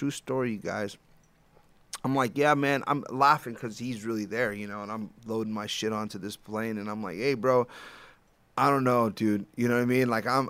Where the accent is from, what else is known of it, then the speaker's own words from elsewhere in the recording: California, United States; You know, I'm from California, you know, and it's very hard to get away from Cali weather and Cali lifestyle.